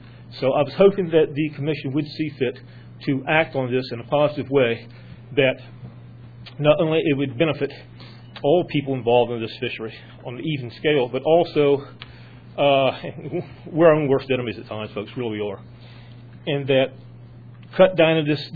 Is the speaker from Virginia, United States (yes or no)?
yes; Chincoteague, Virginia, United States; I'm from the Eastern Shore of Virginia also, Chincoteague to be exact.